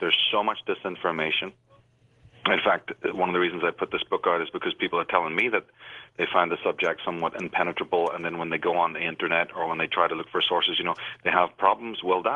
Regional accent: Ireland; I'm a guy from Ireland, you know, come to a big country

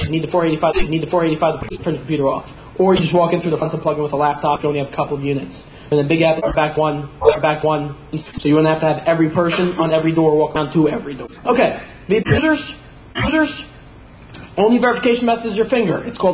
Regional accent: New Jersey, United States; I'm from Jersey. I don't get decent water anymore.

